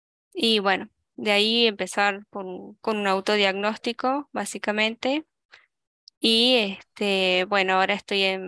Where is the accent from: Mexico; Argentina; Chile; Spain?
Argentina; soy de Argentina, tengo 28 años